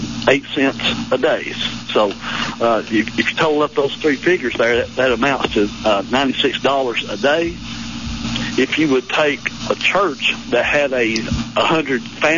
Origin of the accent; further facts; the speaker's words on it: Clayton, Tennessee, United States; from Clayton, Tennessee